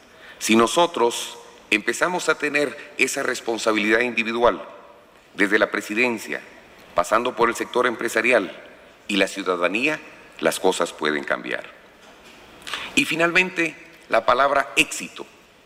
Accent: Guatemala; Tenemos un reto grande, como guatemaltecos, que debemos enfrentarlo con honor, sacrificio y esperanza

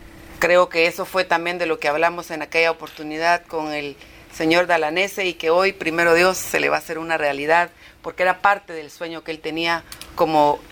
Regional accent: Guatemala; para nosotros como guatemaltecos, sería una herencia de institucionalidad en la investigación que tanta falta nos ha hecho

